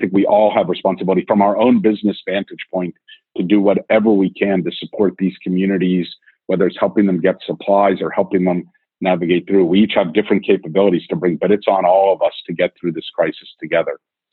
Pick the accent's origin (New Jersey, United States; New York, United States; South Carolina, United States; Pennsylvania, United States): New York, United States; Well, I'm a New Yorker too, and I think about it every day.